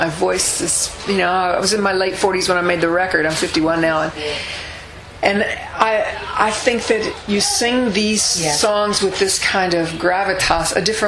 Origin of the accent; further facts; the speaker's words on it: West Virginia, United States; It's an album of traditional Appalachian music, which is where I'm from. I'm from West Virginia, Coal Country.